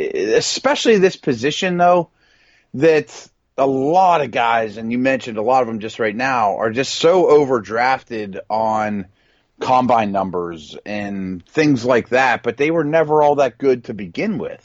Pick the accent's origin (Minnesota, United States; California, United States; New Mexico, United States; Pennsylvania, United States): Pennsylvania, United States; Pittsburgh; they watch Brian O'Neill from my hometown here, Pitt